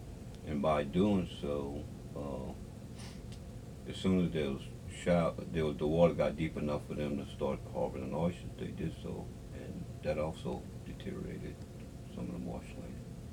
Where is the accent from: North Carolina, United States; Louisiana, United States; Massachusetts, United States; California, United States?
Louisiana, United States; I was born in South Plaquemines Parish 52 years ago, and today I'm still residing in Plaquemines Parish.